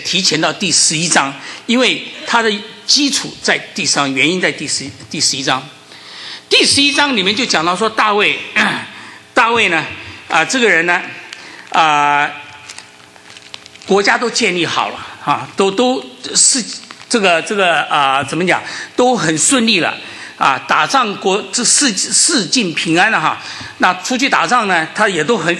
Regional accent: Taiwan; now in United States; 我是在台湾长大的哈，台湾早年是非常的这个反左反共哈，所以鲁迅的东西我从来没有看过，我到美国才真正的读到鲁迅的阿 Q 正传啊。

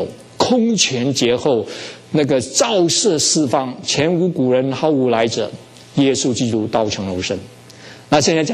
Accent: China; 这个是我们中国人的思想

